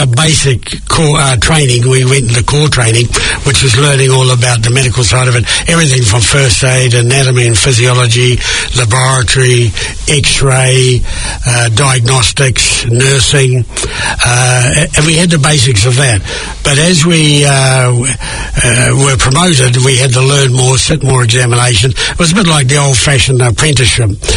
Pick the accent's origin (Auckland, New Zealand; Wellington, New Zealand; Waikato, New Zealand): Waikato, New Zealand; Hamilton; born there; also born or lived in Tauranga; in Tauranga, in a small farming community, Omakara, in January 1946. Shifted to Hamilton, went to Hamilton Boys High School